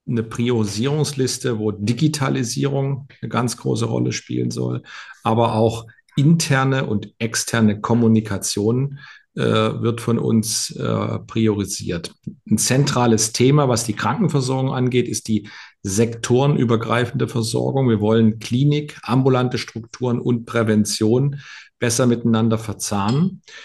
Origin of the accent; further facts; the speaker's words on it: Dresden, Saxony, Germany; Diese Stadt ist nicht nur meine Heimatstadt